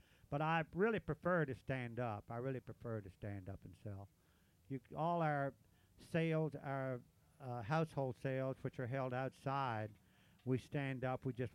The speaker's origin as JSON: {"language": "English", "town": "Shepherdstown", "region": "West Virginia", "country": "United States", "said": "Where am I from? I'm from Shepherdstown, West Virginia, about 70 miles from here."}